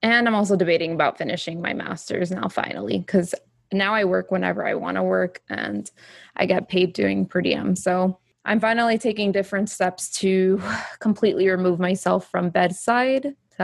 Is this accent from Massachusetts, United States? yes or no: no; Fort Lauderdale, Florida, United States; born there; But I was born in Fort Lauderdale.